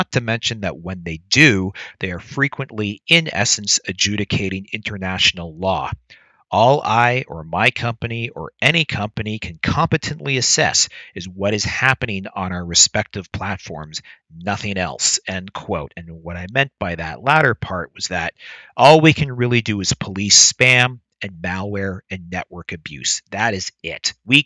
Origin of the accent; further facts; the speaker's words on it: Canada; As a Canadian and a small government libertarian, I don't really have a horse in this race.